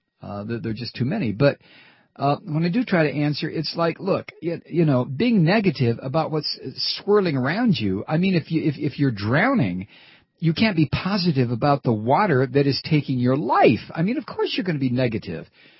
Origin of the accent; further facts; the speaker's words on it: Toledo, Ohio, United States; I was brought up in Toledo.